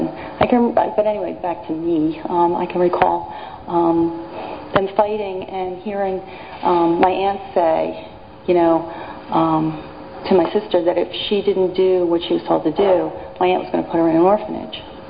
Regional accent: Flourtown, Pennsylvania, United States; So if anybody ever asked me where I'm from, I'm from Flower Town, which is a very nice little town.

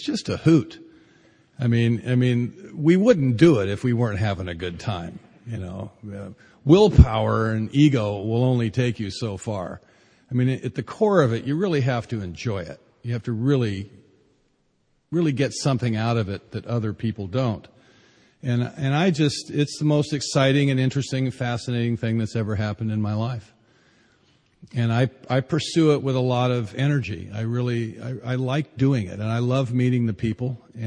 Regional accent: California, United States; We're from Southern California. We don't have weather.

